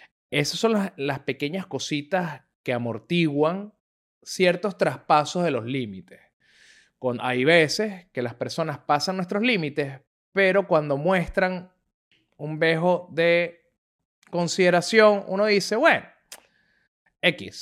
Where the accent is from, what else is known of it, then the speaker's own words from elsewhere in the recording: Venezuela; yo, que soy también venezolano, utilizo la palabra veneco